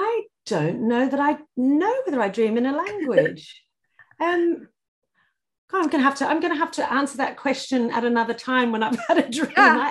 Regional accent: Australia; also born or lived in Italy; now in London, United Kingdom; I was born in Italy. I grew up in Australia, and I now live in London in the United Kingdom.

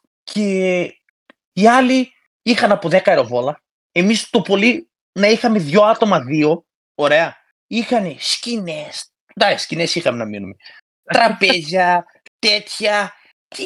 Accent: Orestiada, Eastern Macedonia and Thrace, Greece; από την Ορεστιάδα και κανένας δεν με είπε τίποτα

